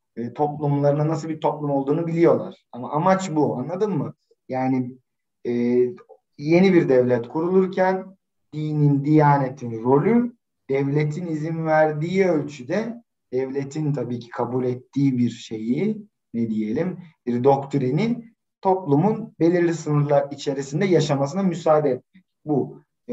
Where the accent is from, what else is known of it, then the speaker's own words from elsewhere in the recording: Elazığ, Turkey; Ben Elazığlıyım aslen. Benim doğduğum topraklar Türkiye'nin parçası olmazdı.